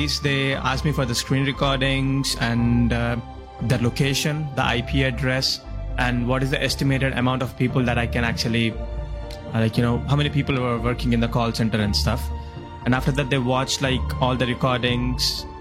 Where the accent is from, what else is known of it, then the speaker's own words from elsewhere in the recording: India; I thought maybe me being an Indian, maybe people will start watching me because someone from their own country is trying to fight these scammers.